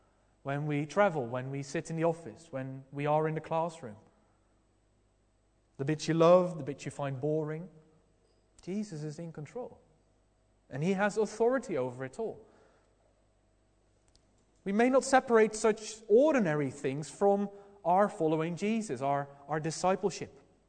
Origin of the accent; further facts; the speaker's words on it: Netherlands; now in United Kingdom; Or in my home country, the Netherlands, Alexander, how he is king there.